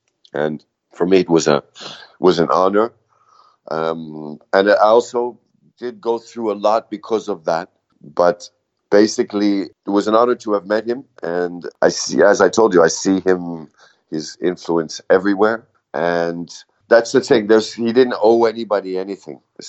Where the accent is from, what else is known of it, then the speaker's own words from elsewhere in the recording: India; because I was brought up in India a lot and I have a lot of Indian friends, you know, I'm 48 years old.